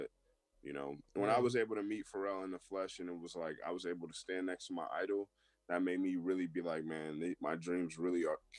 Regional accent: Cleveland, Ohio, United States; now in Vancouver, Canada; So even though I was from Cleveland, I moved to Vancouver

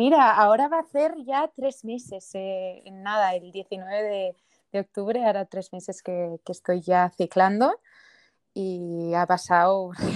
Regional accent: Barcelona, Catalonia, Spain; born there; es una chica que nace en Barcelona, bueno, cerquita de Barcelona, y nada, tengo 24 años, estudié Derecho.

